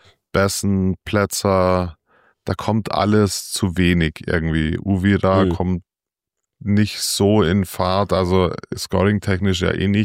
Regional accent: Munich, Bavaria, Germany; als Münchner hätte ich das nicht erwartet.

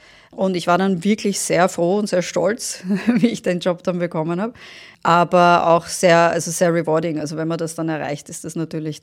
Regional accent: Vienna, Austria; Ich bin ursprünglich aus Wien, habe aber 16 Jahre lang im Ausland gearbeitet und gelebt und bin jetzt seit 2 Jahren wieder zurück in Wien

